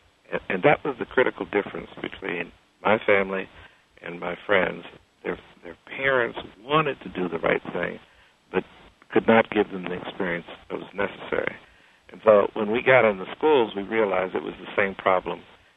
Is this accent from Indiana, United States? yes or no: yes; East Chicago, Indiana, United States; born or raised there